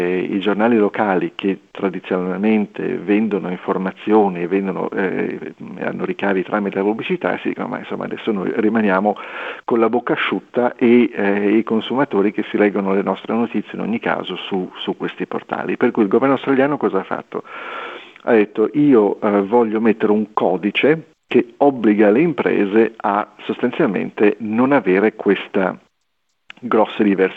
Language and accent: Italian; Liguria, Italy; da ligure non ho problemi.